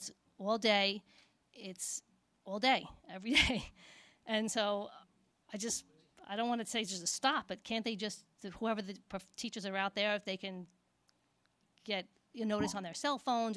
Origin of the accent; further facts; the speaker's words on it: Half Hollow Hills, New York, United States; But I'm from Half Hollow Hills, and we had 7 elementary schools.